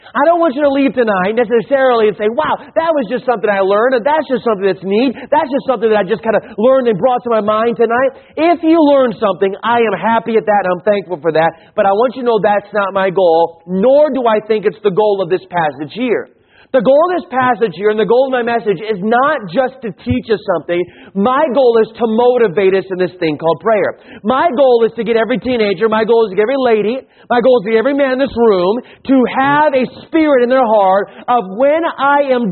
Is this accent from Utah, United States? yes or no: no; Marana, Arizona, United States; I was raised in Tucson, Arizona, actually Marana.